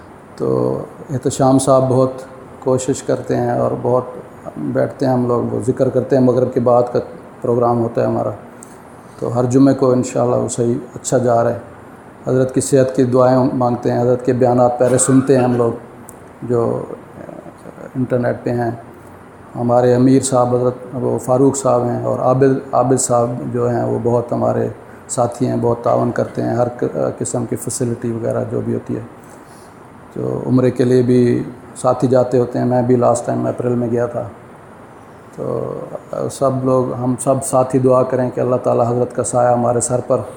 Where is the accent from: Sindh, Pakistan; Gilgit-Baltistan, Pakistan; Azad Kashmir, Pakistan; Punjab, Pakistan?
Punjab, Pakistan; Multan; میرا تعلق ملتان سے ہے۔